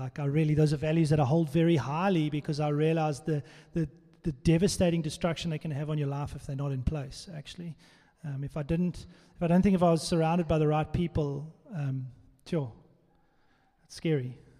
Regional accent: Port Elizabeth, Eastern Cape, South Africa; So I grew up in Port Elizabeth, and my mom and dad were amazing.

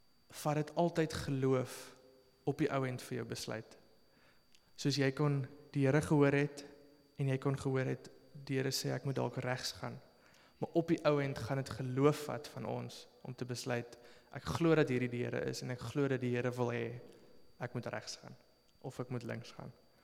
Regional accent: Bloemfontein, Free State, South Africa; So my ouers bly in Bloemfontein, ek kom van Bloemfontein af.

